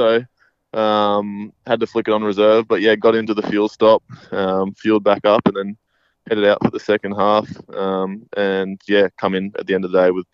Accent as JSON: {"language": "English", "region": "Queensland", "country": "Australia", "tie": "born or raised there", "said": "obviously sort of my hometown event, I guess you could say. It was still an 8-hour drive, but it's the only Queensland round we have"}